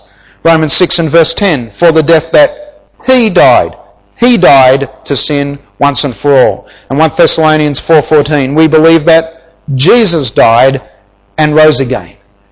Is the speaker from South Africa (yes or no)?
no; Australia; now in Gambia; We didn't stop being Australians, but we became Gambians to reach Gambians.